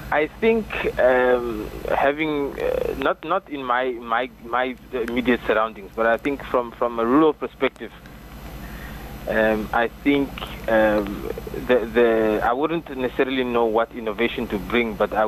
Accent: Namibia; Imagine we come from Namibia.

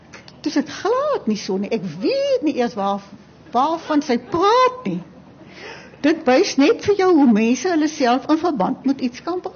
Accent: Doringbaai, Western Cape, South Africa; also born or lived in Lambert's Bay; ek het nie groot geword in die area nie. Ek het op Doringbaai en Lammelsbaai groot geword

